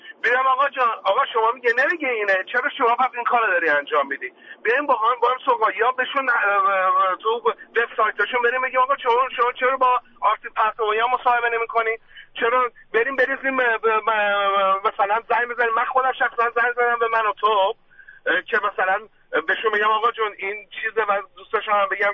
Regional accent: Iran; ما ایرانی هستیم، نباید اسممون اسمای خارجی باشه

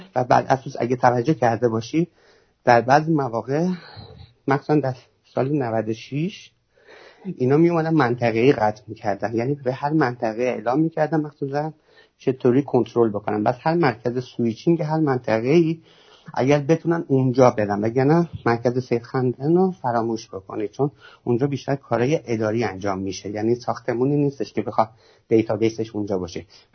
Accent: Iran; moved away; چون خیلی وقت از ایران اومدم دیگه اطلاعی ندارم

